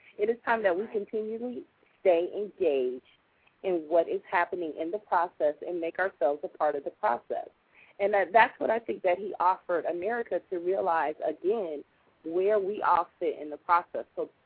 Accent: Ohio, United States; And I am proud to say that I am from Ohio today

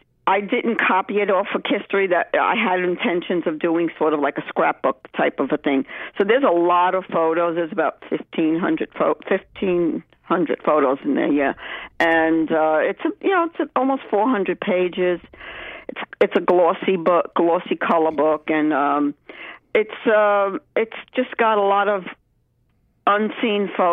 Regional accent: Brooklyn, New York, United States; I grew up in Brooklyn. I lived in Brooklyn for probably, well, until Peter and I was probably 25 or 26 when I left Brooklyn, moved to Manhattan.

